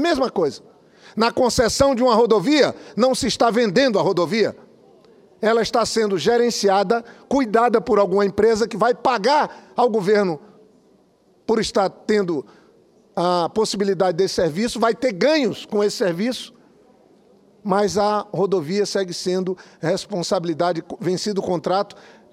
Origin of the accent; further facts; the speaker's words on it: Acre, Brazil; em Cruzeiro do Sul, lá no meu estado do Acre.